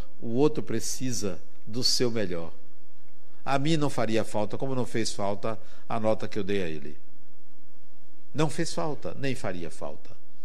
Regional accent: Brazil; Eu venho do Brasil e onde eu moro é muito quente.

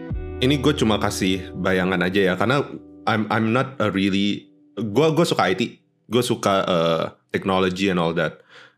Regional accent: Indonesia; I suspect no one knows that I'm Indo.

